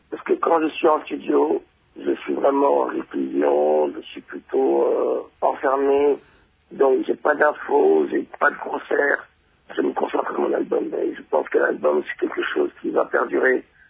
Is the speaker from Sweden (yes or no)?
no; Bukavu, South Kivu, DR Congo; born there; moved away; Exactement, je suis né à Bukavu.